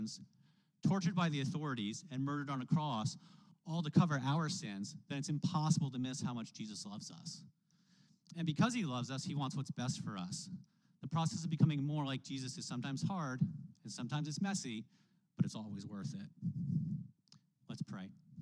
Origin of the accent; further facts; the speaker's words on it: Maine, United States; I practice the art of the I'm from Maine drop-by, where I stop to visit people unannounced for 30 or minutes or so, because that's what my people do.